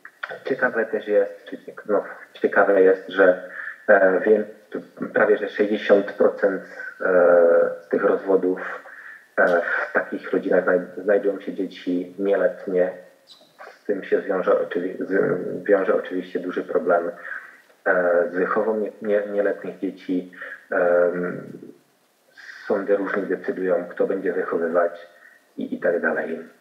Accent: Czechia; Polish is a second language; jestem Czechem

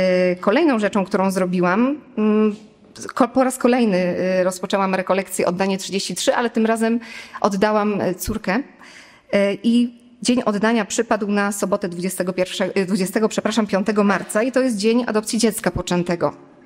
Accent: Gostyń, Greater Poland Voivodeship, Poland; w ogóle pochodzimy z Gostynia. Gostyń jest około 80 kilometrów od Poznania.

